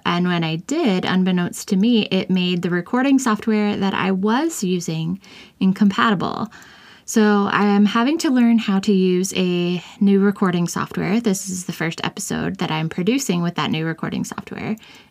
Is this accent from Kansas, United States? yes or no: yes; Kansas, United States; I grew up in Kansas, which is the sunflower state. Like, that's our nickname.